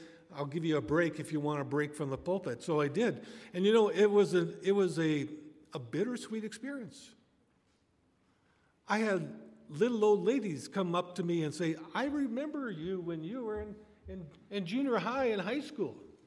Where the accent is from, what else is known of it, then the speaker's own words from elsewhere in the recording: Delavan, Wisconsin, United States; I'm originally from Delavan, Wisconsin, just a small community in southeastern Wisconsin.